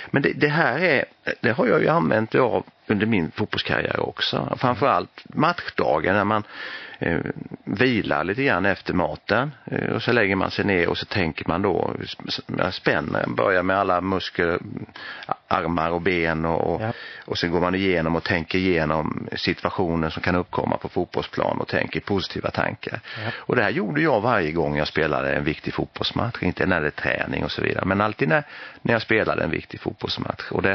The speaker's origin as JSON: {"language": "Swedish", "country": "Austria", "moved": "yes", "lives_now": "Sweden", "said": "Jag kom från Österrike till Sverige 52."}